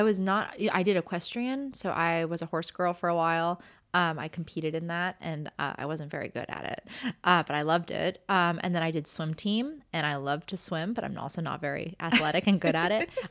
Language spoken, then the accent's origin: English; Los Angeles, California, United States; I was an L.A. fan, I would be a Lakers fan. Because, well, one, it's my hometown